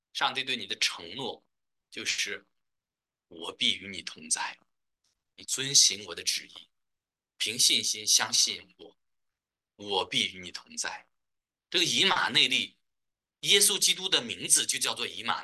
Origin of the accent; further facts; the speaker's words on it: China; moved away as an adult; now in United States; 我们中国人更是有这样的传统。我们移民来美国，也就是这个原因，水草丰富，我们就来了。